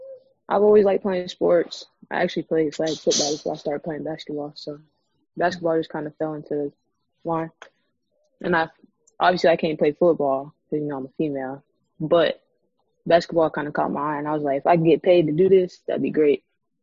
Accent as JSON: {"language": "English", "region": "Florida", "country": "United States", "said": "I'm actually from Florida. So this is my first time really living out of state."}